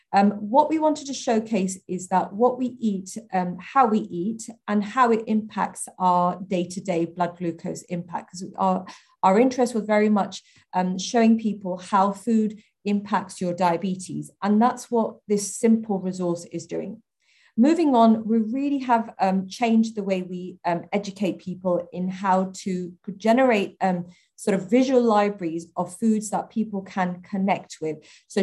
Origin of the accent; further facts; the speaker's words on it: Brent, London, United Kingdom; born there; I am very privileged to live and work in Brent. I was born in Brent